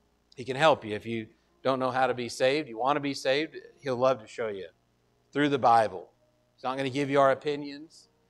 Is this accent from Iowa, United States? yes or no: no; Wyoming, United States; Well, I'm from Wyoming, so I'm just going to buck up, right?